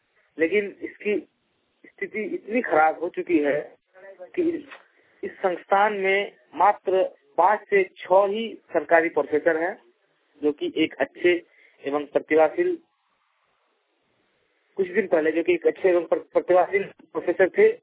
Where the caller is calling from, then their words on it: Katekund, Jharkhand, India; Jharkhand mobile वाहन के लिए ग्राम काटेकुंड जिला दुमका से बोल रहा हूँ।